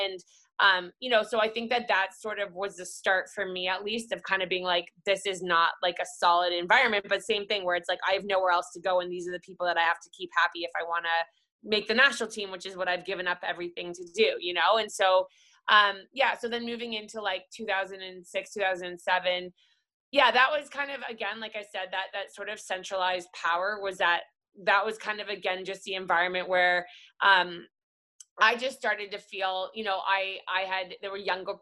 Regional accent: Vancouver, British Columbia, Canada; I was from Vancouver, so it was like, you know, nice to be able to be in my hometown.

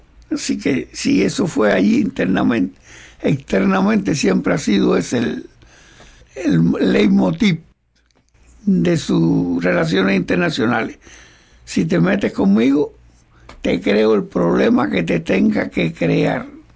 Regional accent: Cuba; para nosotros es lo fundamental que somos cubanos

